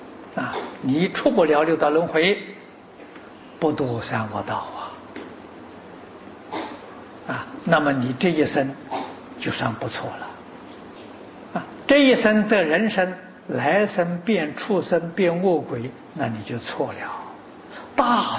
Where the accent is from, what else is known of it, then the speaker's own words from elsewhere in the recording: China; 这一点我觉得我们中国人需要跟外国人学学啊